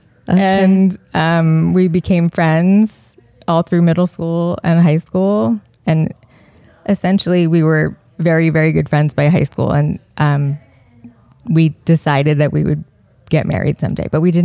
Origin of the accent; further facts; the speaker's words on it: Columbia, Maryland, United States; also born or lived in Northern Virginia; We're from Columbia, Maryland.